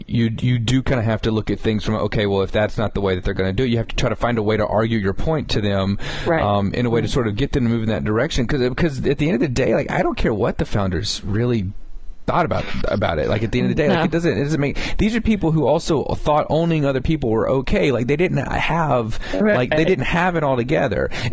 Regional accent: Alabama, United States; Like, I grew up in Alabama. I got family that hunts.

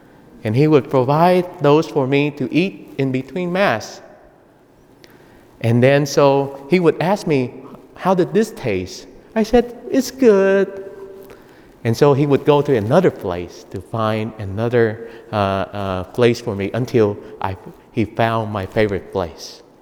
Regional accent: Vietnam; first language vi; English is a second language; As you know, Vietnamese is my first language, and then I speak English.

